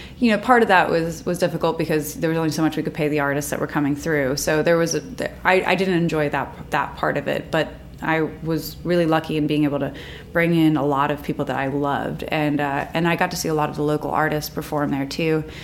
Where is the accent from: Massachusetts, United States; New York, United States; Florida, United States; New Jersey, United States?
New York, United States; Long Island; born there; the short form is I was born in Long Island, New York, and I kind of got moved around my whole life.